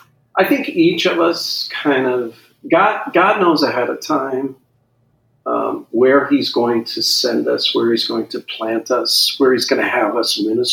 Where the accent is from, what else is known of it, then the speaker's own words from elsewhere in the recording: Scotland, United Kingdom; I'm Scottish, right?